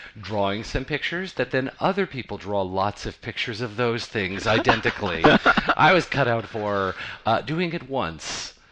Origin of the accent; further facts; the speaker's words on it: New Mexico, United States; moved away; also born or lived in New York; Because I'm from New Mexico, so I left and I went to New York.